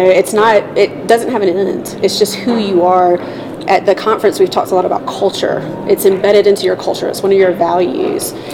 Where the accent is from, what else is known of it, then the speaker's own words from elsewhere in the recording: Alabama, United States; I'm from South Alabama.